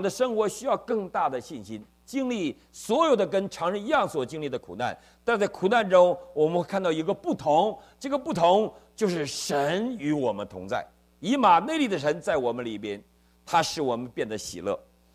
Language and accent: Chinese; Northeast China, China; 我是东北人